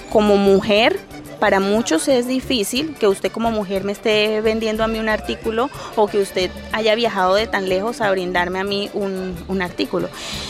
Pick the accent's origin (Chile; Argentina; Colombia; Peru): Colombia; Santa Marta, Magdalena; soy de aquí de Santa Marta, tengo 38 años.